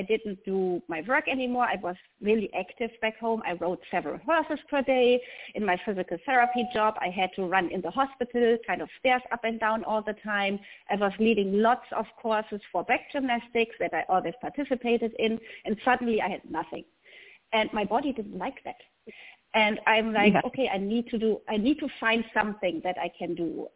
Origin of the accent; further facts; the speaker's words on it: Germany; English is a second language; now in North Carolina, United States; I'm actually in North Carolina. It's a beautiful day. It's really warm out. As you can tell from my accent, I'm not native to America. I am actually from Germany.